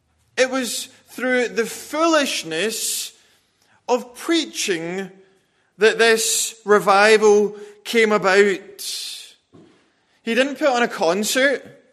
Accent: Wales, United Kingdom; my home country, Wales

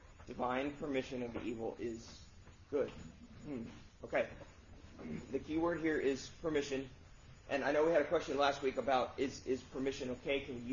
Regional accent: Texas, United States; As a boy growing up in South Texas, right, my dad always used to tell me to keep the door closed

